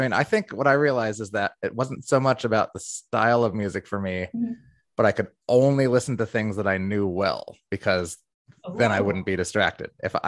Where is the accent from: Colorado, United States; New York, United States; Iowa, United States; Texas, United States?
New York, United States; And I love to just like play the game and I'll just say, I'm from New York. Where are you from?